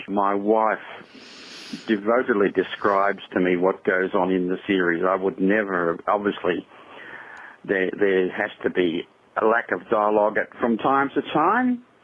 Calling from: Melbourne, Victoria, Australia; I'm calling from Melbourne, Australia.

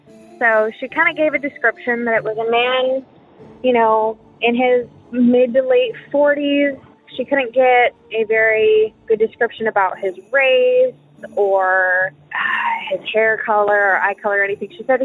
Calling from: Texas, United States; I'm calling from Texas, but this call is from Montana.

